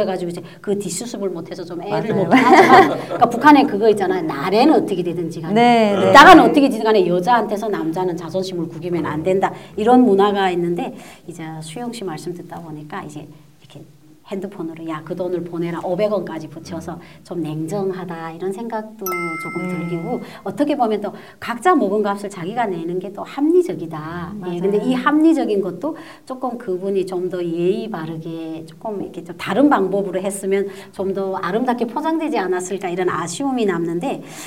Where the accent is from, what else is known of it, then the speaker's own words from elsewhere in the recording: North Korea; now in South Korea; 저 오리지널 북한 사람이에요.